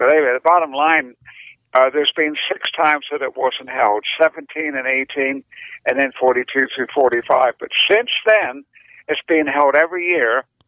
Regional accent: United Kingdom; I'm actually British, although it doesn't sound like it anymore.

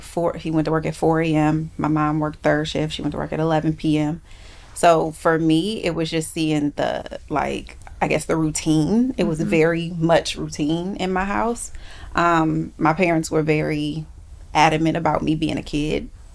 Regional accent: Akron, Ohio, United States; I grew up in Akron, Ohio.

